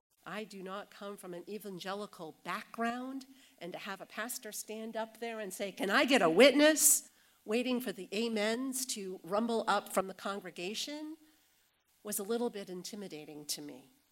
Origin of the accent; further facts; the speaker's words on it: Augusta, Maine, United States; Green Street United Methodist Church that I grew up in Augusta, Maine